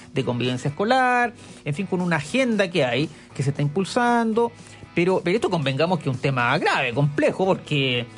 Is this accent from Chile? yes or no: yes; Talca, Maule, Chile; born there; Saludo a mi ciudad natal, siempre, Talca la 94.5.